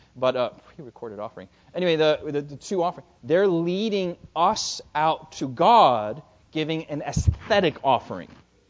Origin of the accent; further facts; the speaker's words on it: New Jersey, United States; also born or lived in Queens, New York; I'm Korean. I'm an American born in the United States, born in New York City, Queens, born and raised in New Jersey, living in Maryland